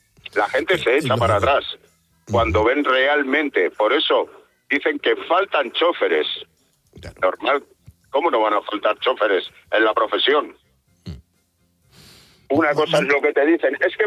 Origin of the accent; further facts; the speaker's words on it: Albacete, Castilla-La Mancha, Spain; born there; Albacete.